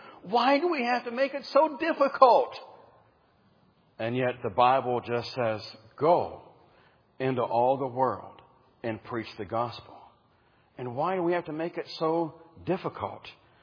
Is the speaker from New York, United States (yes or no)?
no; Pennsylvania, United States; also born or lived in Washington, D.C.; moved to the big city of Washington, D.C., growing up in Pennsylvania, everybody knew their neighbors.